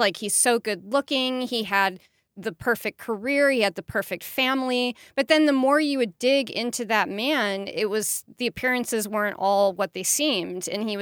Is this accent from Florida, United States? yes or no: no; California, United States; just as like a Californian to see that place on TV.